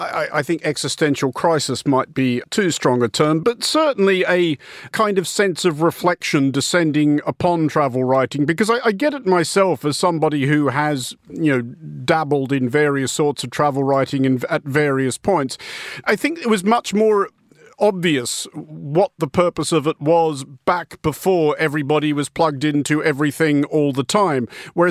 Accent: Australia; I was obviously inevitably struck as an Australian by James Tyler's photo essays

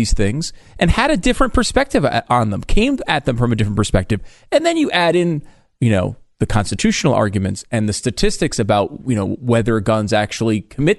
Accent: Connecticut, United States; Of course, I grew up in Connecticut.

